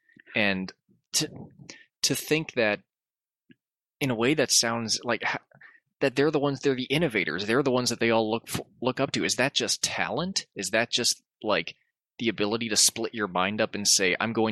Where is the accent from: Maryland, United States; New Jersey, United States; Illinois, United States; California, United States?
Maryland, United States; Hagerstown; high school is a famous weather vane of a German soldier that sits on Town Hall in Hagerstown, Maryland, my hometown.